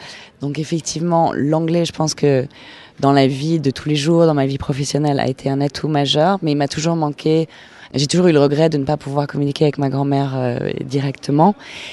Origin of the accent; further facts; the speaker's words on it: La Gradelle, Geneva, Switzerland; j'ai grandi à La Gradelle, qui était un quartier où il y avait beaucoup beaucoup d'étrangers.